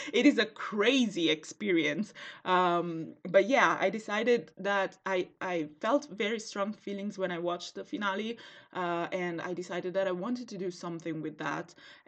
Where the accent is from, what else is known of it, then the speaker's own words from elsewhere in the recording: Italy; English is a second language; So as I said, I'm from Italy, which means that my approach to Supernatural might be a little weird